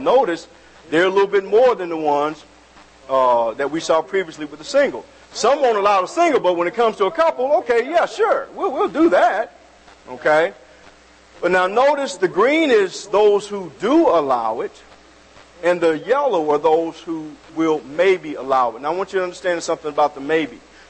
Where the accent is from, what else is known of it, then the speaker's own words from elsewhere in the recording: Florida, United States; I'm not from Alabama. I'm from Florida.